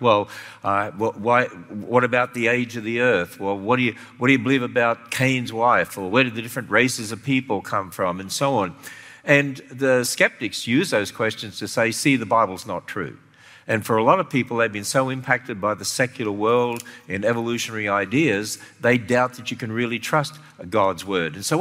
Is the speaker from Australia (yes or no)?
yes; Australia; now in United States; I came from Australia originally, so I hope I still sound like that. And actually, I find, as an Australian in America, people love the Australian accent